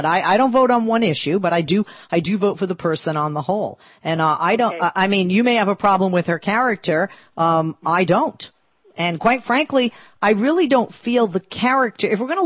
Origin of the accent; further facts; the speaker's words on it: United States; I'm a human being. I'm an American.